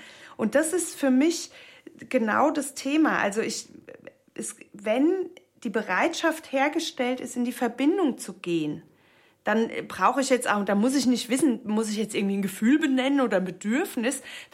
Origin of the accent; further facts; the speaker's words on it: Darmstadt, Hesse, Germany; Also allein Darmstadt, ich komme ja aus Darmstadt, das ist wie eine Hochburg.